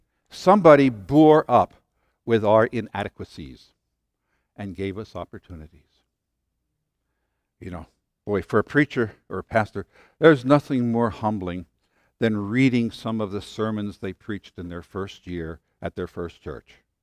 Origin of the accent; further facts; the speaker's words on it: United States; also born or lived in England; I'm an American. I love being an American. I'm glad I'm American